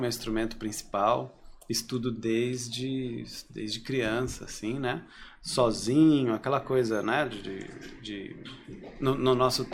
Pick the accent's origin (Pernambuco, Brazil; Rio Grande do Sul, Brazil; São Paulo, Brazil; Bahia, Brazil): São Paulo, Brazil; poxa, eu sou paulista, né?